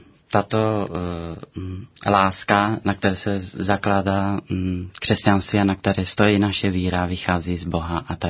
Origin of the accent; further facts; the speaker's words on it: Romania; Czech is a second language; moved away as an adult; now in Czechia; Tak já jsem se narodil v Rumunsku a pocházím z Rumunska. A v roce 1993 jsem přišel sem do republiky na práci. No a od té doby jsem tady zůstal